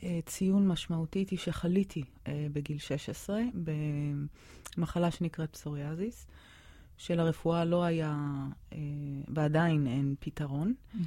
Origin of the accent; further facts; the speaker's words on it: Haifa, Haifa District, Israel; also born or lived in San Jose, United States; סן הוזה, קליפורניה. עליתי קצת אחרי מלחמת ששת הימים, הייתי אז בת 8.5. המשפחה עלתה מציונות, ישבנו בחיפה. גדלתי בחיפה, סיימתי את הריאלי